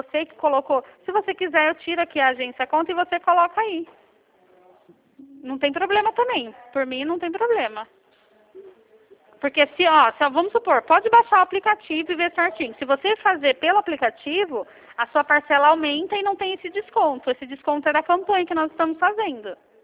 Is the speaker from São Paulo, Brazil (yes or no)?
yes; Campinas, São Paulo, Brazil; eu sou de Campinas também